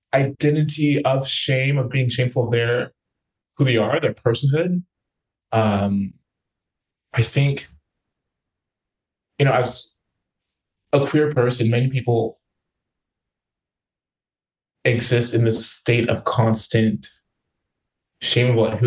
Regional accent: West Palm Beach, Florida, United States; I grew up in West Palm Beach, in a particular neighborhood where like they were dying quite quickly.

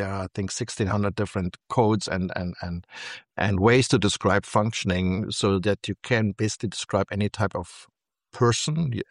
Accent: Brazil; accent: German; also born or lived in Germany; Like you might hear my accent is German. I was born in Germany. I grew up in Brazil.

